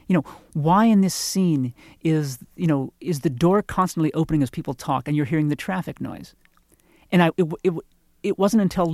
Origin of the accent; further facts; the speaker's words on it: Omaha, Nebraska, United States; growing up in Omaha, I don't think I saw a foreign film until I went away to college because they simply didn't play in Omaha.